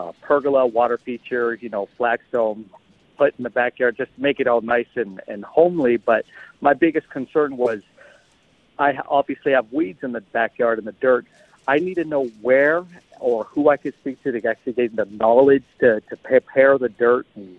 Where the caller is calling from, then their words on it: San Tan Valley, Arizona, United States; From Santan Valley.